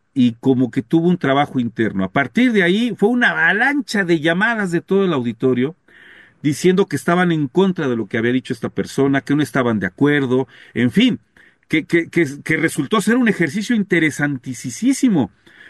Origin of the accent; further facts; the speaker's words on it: Mexico; Habló en contra de cómo somos los mexicanos